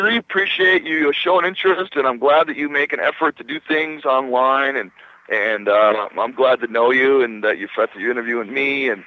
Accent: New Jersey, United States; And I'm pretty straight. I'm from New Jersey. I just kind of call it how it is.

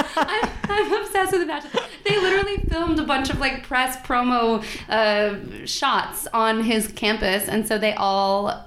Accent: San Diego, California, United States; I'm from San Diego, mm-hmm.

